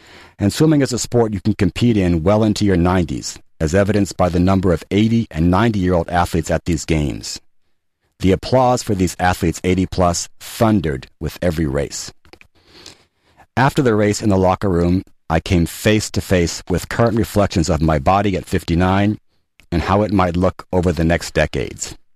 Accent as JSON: {"language": "English", "town": "Palo Alto", "region": "California", "country": "United States", "tie": "born or raised there", "said": "recently congregated for the 2009 National Senior Games in my hometown of Palo Alto."}